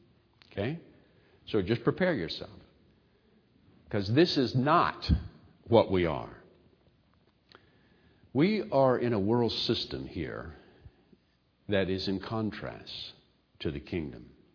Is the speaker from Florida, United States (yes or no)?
no; Mobile, Alabama, United States; When I was growing up in Mobile, Alabama, and the scripture, whosoever will may come, was used, we knew that whosoever come must be white.